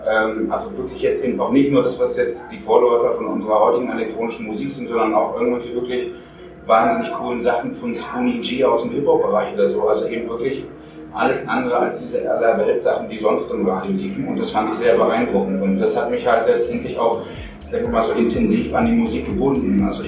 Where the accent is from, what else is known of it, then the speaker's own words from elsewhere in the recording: Berlin, Germany; weil ich bin ja in Ostberlin groß geworden und konnte immer nur zuhören und habe so übers Radio mal mitbekommen, was denn gerade so auf der anderen Seite der Mauer passiert ist.